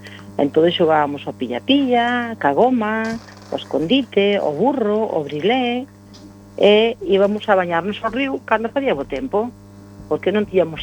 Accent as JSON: {"language": "Galician", "town": "Coristanco", "region": "Galicia", "country": "Spain", "said": "Pois eu son da Ugalada. A Ugalada, que pertenece a Coristanco, na comarca de Bergantiños."}